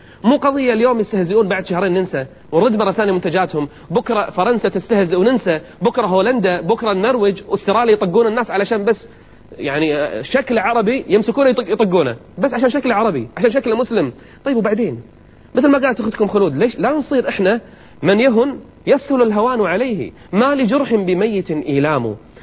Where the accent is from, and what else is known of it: Kuwait